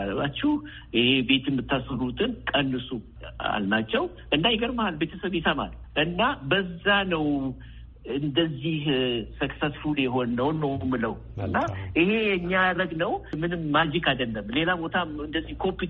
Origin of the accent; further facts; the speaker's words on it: Oromia, Ethiopia; born there; አባቴ፣ ዘመዶቼ ያሳደጉን በኢትዮጵያዊነት ነው። ደፍነትሊ የተወለድኩት ኦሮሞ ኤሪያ ነው። ግን ኦሮሞ ኤሪያም እንኳን አይባልም። ይገርምሃል፣ የሁሉ ሰው ያለበት ነበረ። ጉራጌዎች አሉ፣ አማራ አለበት፣ ኢቨን ትግሮችም የተወሰኑ ነበሩ።